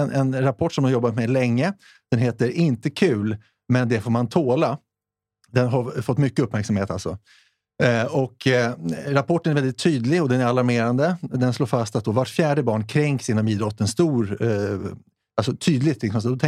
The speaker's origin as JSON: {"language": "Swedish", "country": "Sweden", "said": "vi är ju svenskar ändå."}